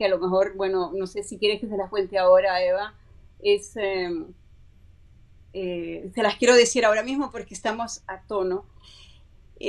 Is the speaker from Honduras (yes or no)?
yes; Honduras; Santidad, yo soy de Honduras.